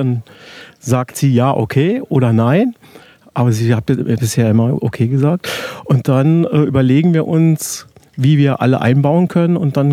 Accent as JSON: {"language": "German", "town": "Trier", "region": "Rhineland-Palatinate", "country": "Germany", "said": "Wir kommen aus Trier, das ist eine Stadt in Rheinland-Pfalz, die älteste Stadt Deutschlands."}